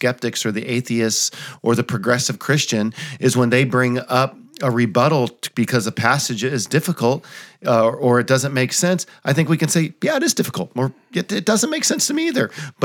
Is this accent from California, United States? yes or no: yes; California, United States; Well, it's always fun for me to go back home. I grew up in California and, I'm back here on the East Coast again. But California is often where my heart is.